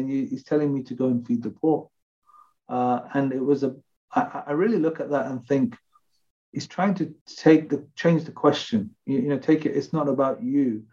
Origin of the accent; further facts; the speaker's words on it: India; I feel like I'm a Westerner, at the same time I'm Indian, at the same time I'm Hindu